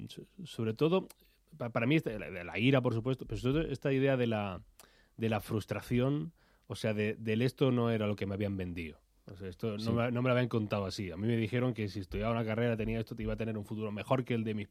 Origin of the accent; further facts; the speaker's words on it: Granada, Andalusia, Spain; now in Madrid, Spain; con colegas de Granada, de mi ciudad natal